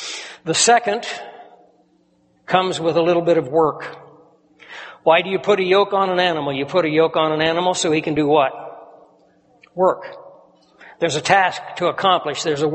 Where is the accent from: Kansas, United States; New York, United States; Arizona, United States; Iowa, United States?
Kansas, United States; I grew up on a farm. The conditions that I grew up in the Flint Hills of Kansas back in the 1950s were actually pretty much like the 1800s.